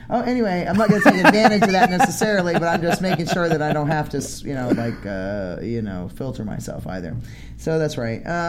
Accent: Maine, United States; I'm from Maine, so I don't give a crap.

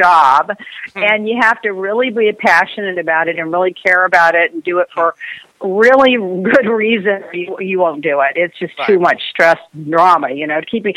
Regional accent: Texas, United States; I'm from Texas. Yeehaw!

